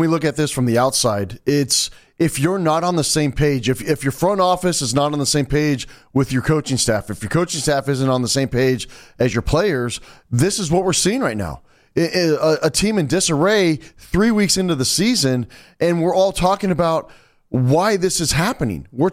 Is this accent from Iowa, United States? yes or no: no; Arizona, United States; Growing up in Arizona.